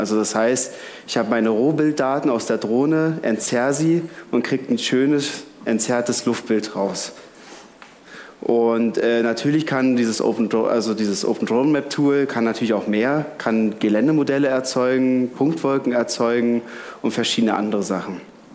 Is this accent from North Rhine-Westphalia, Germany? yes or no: no; Berlin, Germany; Ja, wie gesagt, ich komme aus Berlin.